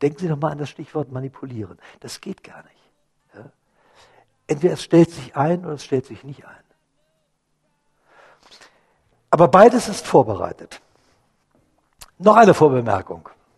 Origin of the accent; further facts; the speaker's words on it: Berlin, Germany; sind wir nach Berlin gefahren, meiner Heimatort.